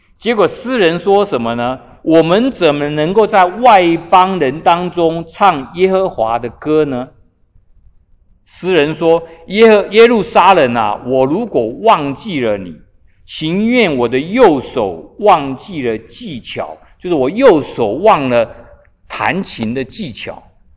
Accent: Taiwan; 像以前我们从台湾来的

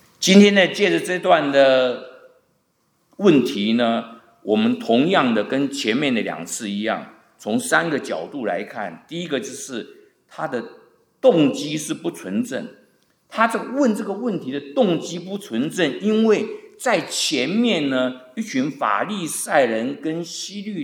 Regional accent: Taiwan; 因为我从台湾来的时候也蛮注意的

